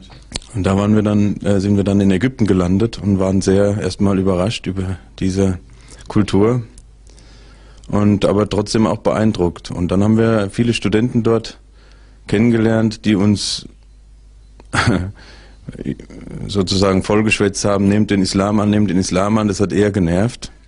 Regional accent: Odenwald, Germany; Ja, ich bin in einem Dorf aufgewachsen im Odenwald

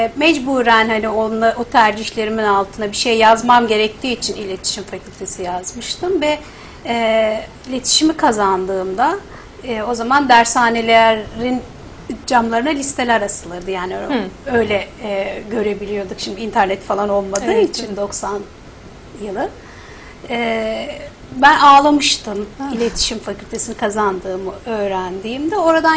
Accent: Eskişehir, Turkey; Eskişehirliyim. Eskişehir gittiniz mi bilmiyorum.

